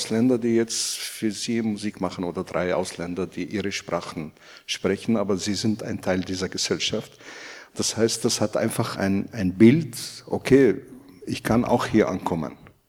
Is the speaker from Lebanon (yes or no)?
yes; Lebanon; Ich bin gebürtiger Flüchtling. Meine Eltern lebten als Flüchtlinge im Libanon.